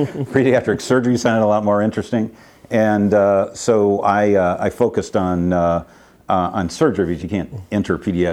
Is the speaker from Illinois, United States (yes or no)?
no; Seattle, Washington, United States; So I grew up in Seattle and was the son of two pediatricians and some pretty prominent physicians in Seattle, and shuttled off at an early age to Lakeside School, and was introduced to a very academic community in Seattle